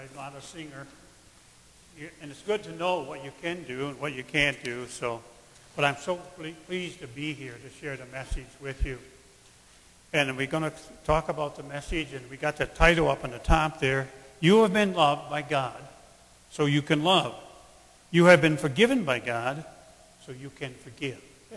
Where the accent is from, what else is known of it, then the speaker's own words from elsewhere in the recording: Sydney, New South Wales, Australia; I grew up in the Sydney area. I went to all the schools around Sydney.